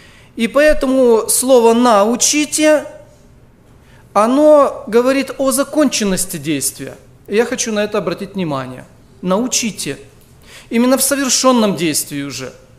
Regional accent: Grodno, Grodno Region, Belarus; я из Белоруссии. Есть такой город Гродно, это областной центр.

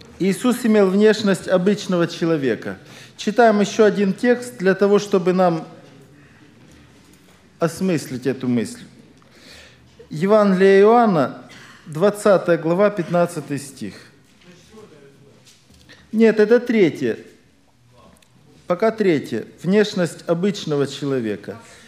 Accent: Ukraine; хоть я чрезвычайно уважаю Украину, откуда я родом

